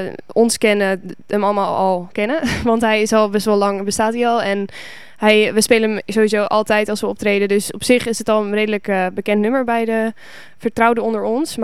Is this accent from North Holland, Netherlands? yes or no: yes; Purmerend, North Holland, Netherlands; Nou, dat is wel weer grappig, want ik kom oorspronkelijk uit Purmerend.